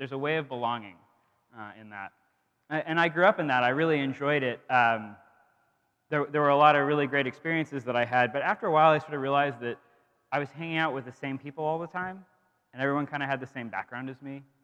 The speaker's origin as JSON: {"language": "English", "region": "Oregon", "country": "United States", "tie": "born or raised there", "said": "So I've shared with some of you that I grew up in the Pacific Northwest, specifically in Oregon, and there's a certain culture in Oregon that I was a part of."}